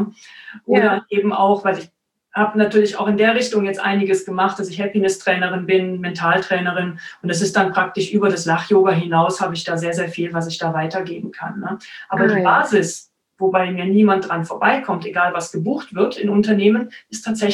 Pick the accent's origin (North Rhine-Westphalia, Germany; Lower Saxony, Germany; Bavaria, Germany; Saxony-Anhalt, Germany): North Rhine-Westphalia, Germany; Cologne; now in Stuttgart, Germany; Ich komme tatsächlich aus Köln.